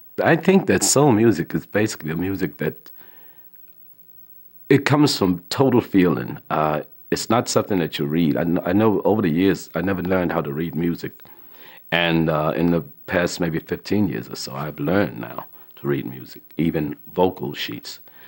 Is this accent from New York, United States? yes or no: no; Henderson, North Carolina, United States; born there; I was born in Henderson, North Carolina, so I didn't have a big choice of music.